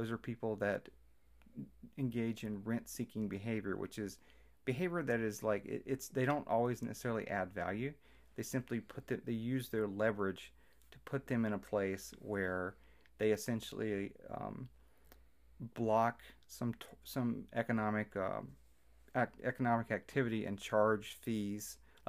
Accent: Mississippi, United States; I'm from the Mississippi Delta, and there's you see this a lot with farming.

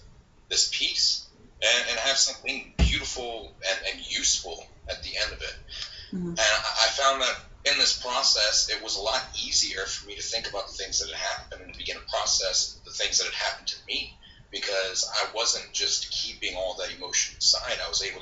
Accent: the South, United States; Well, being born and raised in the South, I tend to believe that not only can a country boy survive

